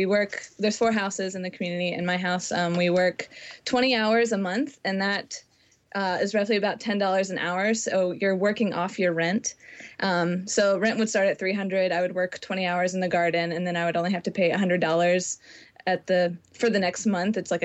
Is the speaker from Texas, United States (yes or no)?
no; Florida, United States; now in Nashville, United States; Yeah, I'm from Florida originally, okay. So I guess the southeast.